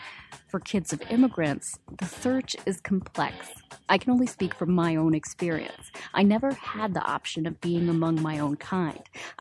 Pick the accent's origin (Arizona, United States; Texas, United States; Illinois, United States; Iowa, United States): Iowa, United States; I am the child of immigrants. My parents are from South India, and I grew up in Iowa.